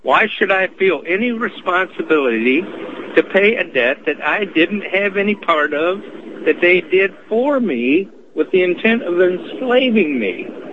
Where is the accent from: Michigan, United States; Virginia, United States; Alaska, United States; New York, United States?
Michigan, United States; born there; I was born in Michigan